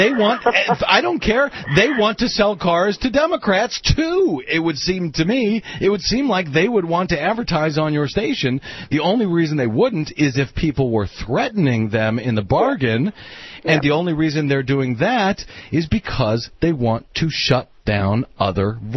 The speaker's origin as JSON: {"language": "English", "town": "St. Louis", "region": "Missouri", "country": "United States", "said": "I'm from St. Louis, Missouri, originally."}